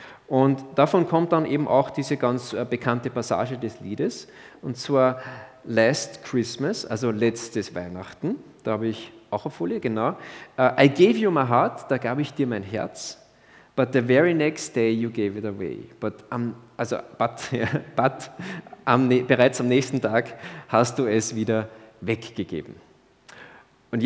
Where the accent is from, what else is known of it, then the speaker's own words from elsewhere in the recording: Austria; wir sind ja Österreicher, wir reden ja nicht Englisch, also zum Teil